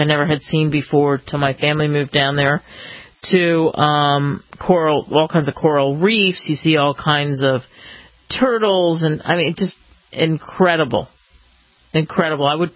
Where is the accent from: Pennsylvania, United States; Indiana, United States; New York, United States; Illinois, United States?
Pennsylvania, United States; I was thinking about this growing up outside of Philly